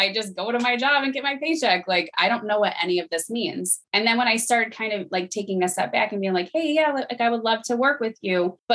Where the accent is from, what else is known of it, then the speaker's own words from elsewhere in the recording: New York, United States; I am from New York. I'm a police officer here.